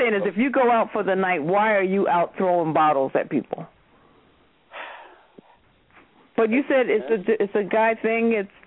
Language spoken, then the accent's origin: English; New York, United States; No, now, you know, we're from New York.